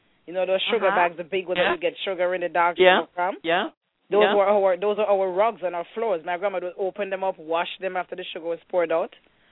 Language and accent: English; Saint Mary, Jamaica; I grew up in St. Mary.